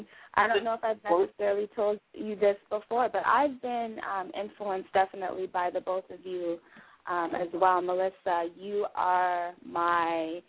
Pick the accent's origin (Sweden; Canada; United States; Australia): Canada; I'm from Canada originally. My parents are Jamaican